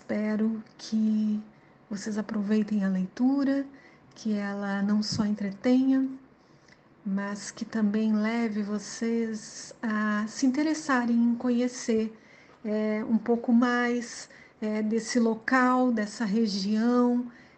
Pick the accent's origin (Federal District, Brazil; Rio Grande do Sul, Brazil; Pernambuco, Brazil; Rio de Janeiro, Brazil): Rio Grande do Sul, Brazil; o lugar de onde eu vim, a região que eu nasci, que fica na região noroeste do estado do Rio Grande do Sul, na fronteira com a Argentina